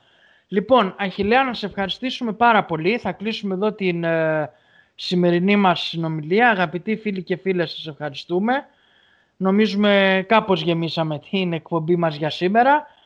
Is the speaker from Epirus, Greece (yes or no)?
no; Thessaly, Greece; τα πράγματα στην πατρίδα μου είναι ευτυχώς καλά, κουνήθηκαν, αλλά δεν είχαν αυτές τις ζημιές που είχαν άλλοι Ελασσονίτες.